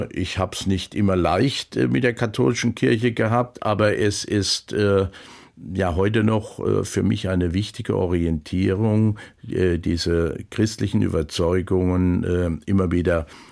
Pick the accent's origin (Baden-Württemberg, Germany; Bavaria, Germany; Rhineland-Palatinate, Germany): Rhineland-Palatinate, Germany; Steinfeld; die ist ja unmittelbar neben meinem Heimatort Steinfeld.